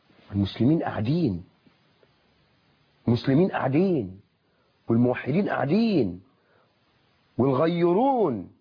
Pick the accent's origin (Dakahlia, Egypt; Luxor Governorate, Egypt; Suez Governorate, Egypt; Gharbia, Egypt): Suez Governorate, Egypt; Suez; انا من السويس